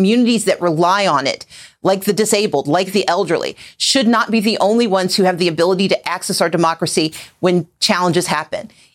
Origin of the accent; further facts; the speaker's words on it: Southern US, United States; I grew up in the South, and there's a phrase that we've heard growing up, and that's that a hit dog will holler.